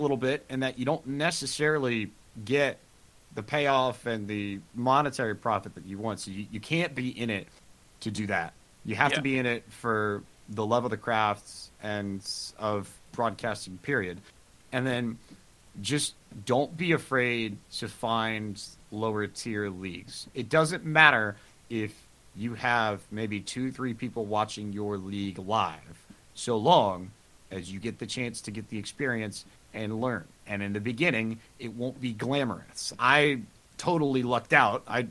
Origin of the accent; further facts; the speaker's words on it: Winston-Salem, North Carolina, United States; Shoot, I'm from Winston-Salem. The Winston Cup headquarters were, you know, 15 minutes from my house.